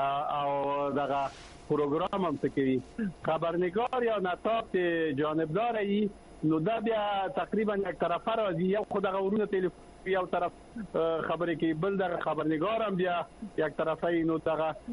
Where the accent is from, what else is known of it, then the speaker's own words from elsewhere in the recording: Afghanistan; شما افغان هستیم از افغانستان هستیم